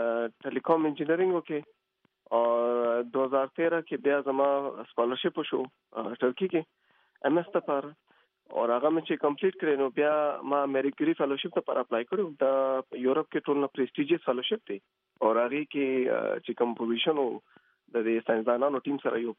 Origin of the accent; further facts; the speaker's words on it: Mardan, Khyber Pakhtunkhwa, Pakistan; also born or lived in Quetta; علاقه مې مردان ده, خو لکه زه چې کله درې کالو ما خپل علاقه پریښودې ده او زه درې کالو په کوټه کې یم, نو ما د وخت سره ټول تعلیم کوټه کې کړی دی